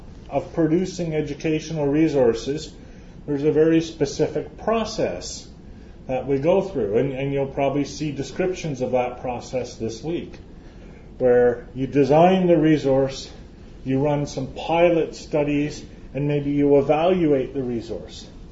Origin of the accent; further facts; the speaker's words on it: Canada; I'm from Canada.